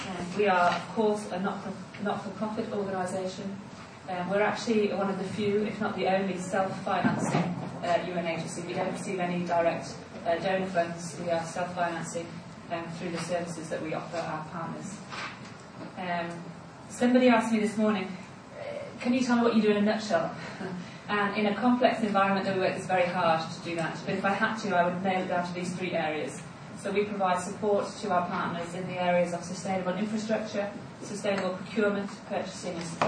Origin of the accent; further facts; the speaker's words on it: United Kingdom; I'm British.